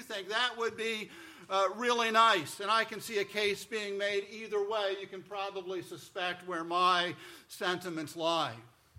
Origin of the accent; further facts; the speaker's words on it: New Jersey, United States; also born or lived in Dallas; I grew up in the Northeast, mostly in New Jersey. Very glad to be back in the Northeast. Spent the middle third, roughly, of my life in Dallas, Texas.